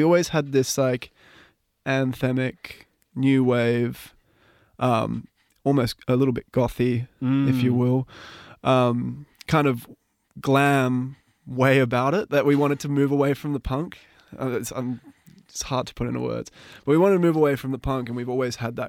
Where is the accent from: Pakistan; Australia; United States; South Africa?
Australia; Sydney, New South Wales; Because we were obviously not from around here, and we didn't really know. Well, I was, but we weren't doing music around Sydney.